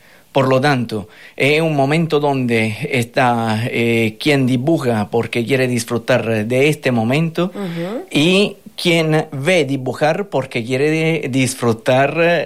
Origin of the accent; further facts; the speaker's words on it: Italy; Spanish is a second language; now in Fuerteventura, Spain; aunque soy italiano y se entiende seguramente de la intonación